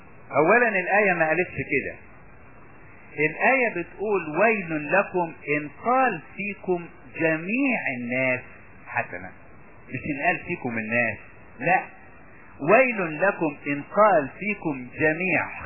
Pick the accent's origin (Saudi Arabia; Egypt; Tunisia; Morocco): Egypt; Upper Egypt; انا سمعت كتير عندنا في الصعيد